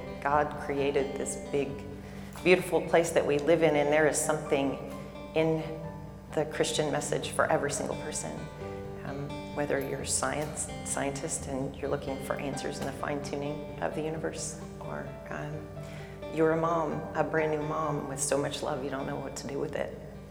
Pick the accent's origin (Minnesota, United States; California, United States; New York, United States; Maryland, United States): Maryland, United States; I was raised in Maryland in a really loving family that never ever went to church.